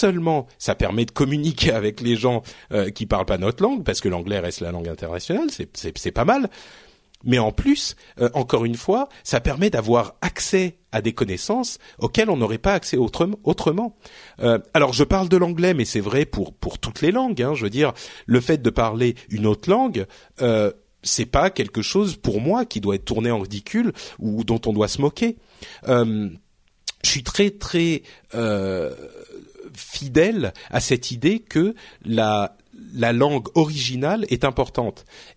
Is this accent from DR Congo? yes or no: no; France; je parle français, hein, je suis français, je viens d'ici